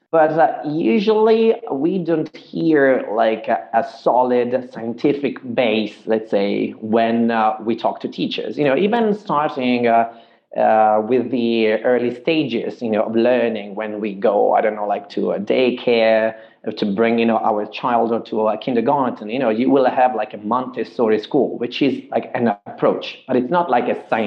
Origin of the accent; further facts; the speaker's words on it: Ireland; also born or lived in Italy; I was brought up bilingual, given that I grew up with my feet, across Italy and Ireland, and I've turned